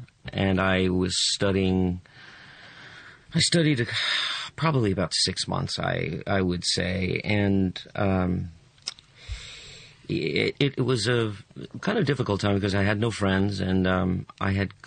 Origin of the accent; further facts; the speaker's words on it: New York City, New York, United States; Yes, I was in Manhattan. I grew up in New York.